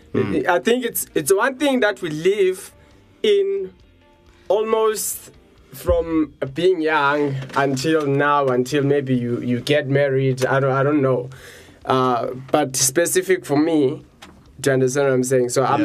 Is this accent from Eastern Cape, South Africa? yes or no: no; Johannesburg, Gauteng, South Africa; We are from Johannesburg in South Africa. We are in Africa. That's our continent. It's the best continent ever.